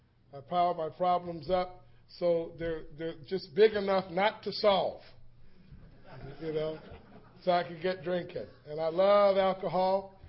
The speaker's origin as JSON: {"language": "English", "town": "Los Angeles", "region": "California", "country": "United States", "tie": "born or raised there", "said": "I grew up in the Jordan Downs Housing Projects, which is a little community over on the other side of this one."}